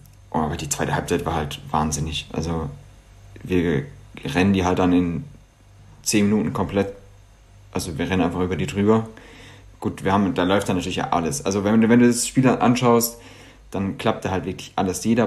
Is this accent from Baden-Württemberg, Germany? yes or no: yes; Baden-Württemberg, Germany; ich komme aus Baden eigentlich, aus Südbaden, wenn man es genauer nimmt.